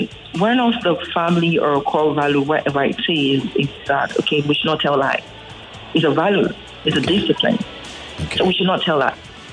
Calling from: Ikorodu, Lagos, Nigeria; I'm calling from Ikorodu right now.

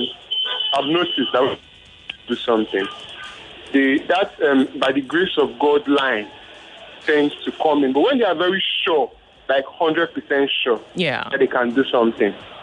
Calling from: Ayobo, Lagos, Nigeria; I'm calling for night. I'm calling from Ayobo.

